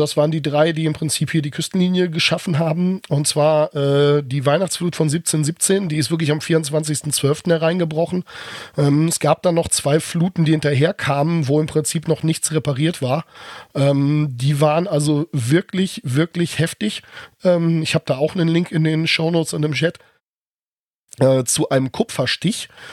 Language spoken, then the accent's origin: German; Rüstersiel, Lower Saxony, Germany; Der Ort, wo ich aufgewachsen bin, oder der Stadtteil, wo ich aufgewachsen bin, die Dorfgemeinschaft Rüstersiel hat da vor ein paar Jahren eine Veranstaltung zu abgehalten